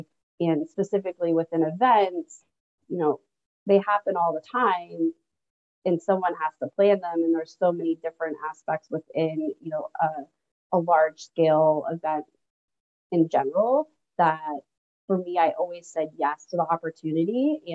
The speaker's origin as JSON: {"language": "English", "town": "Boston", "region": "Massachusetts", "country": "United States", "tie": "born or raised there", "said": "I grew up outside of Boston, and I ended up on the West Coast."}